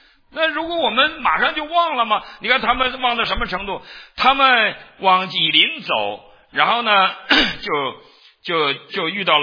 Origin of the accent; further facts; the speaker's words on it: Northeast China, China; 我们东北人治病就给你弄点苦的东西